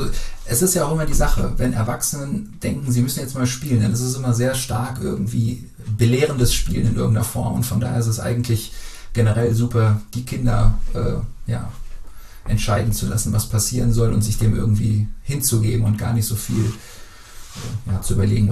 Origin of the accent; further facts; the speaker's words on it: Brühl, Germany; ich komme aus Brühl, im BTV bin ich da groß geworden.